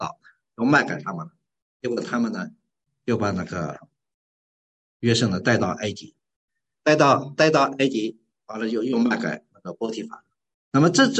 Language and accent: Chinese; Liulin, Shanxi, China; now in Zhongyang, China; 我们老家是柳林，但我呢生活在中阳。你说我是中阳人呢，柳林人呢？就是说我既是中阳人，也是柳林人啊。